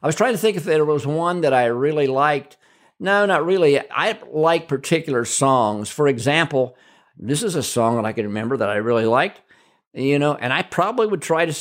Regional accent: Ohio, United States; Well, I'll have to say I grew up in Western Ohio with very bland cooking.

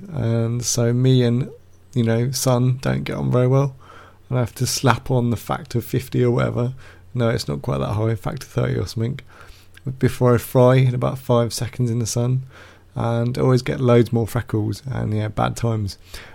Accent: United Kingdom; being British

